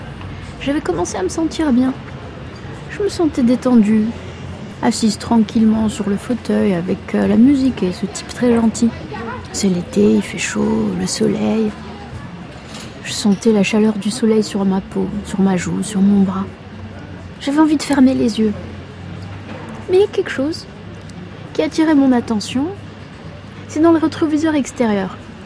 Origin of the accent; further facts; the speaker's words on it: Bessèges, Occitanie, France; Bah oui, moi, je viens de Bessèges.